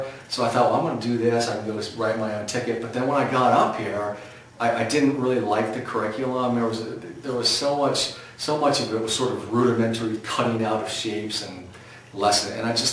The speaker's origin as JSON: {"language": "English", "town": "Palo Alto", "region": "California", "country": "United States", "tie": "born or raised there", "said": "I grew up in Palo Alto, which is near Stanford University, about 35 miles south of San Francisco. Lived there until 1980, all the way through high school, so I guess you could say I'm a California native"}